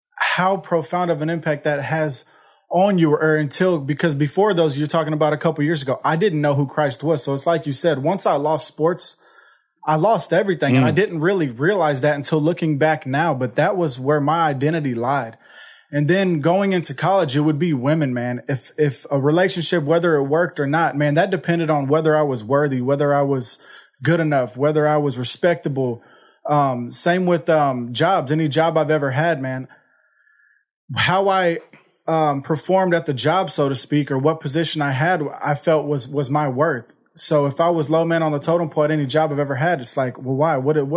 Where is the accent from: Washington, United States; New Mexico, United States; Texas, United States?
Texas, United States; Houston; I'm from Houston, Texas. I grew up in an amazing family. I'm a middle child.